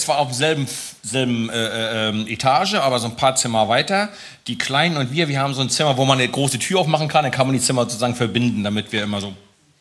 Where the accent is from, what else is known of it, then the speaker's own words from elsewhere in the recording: Mecklenburg-Vorpommern, Germany; now in Berlin, Germany; komme ich von da oben aus Mecklenburg. Und das war direkt in Sichtweite der ehemaligen innerdeutschen Grenze.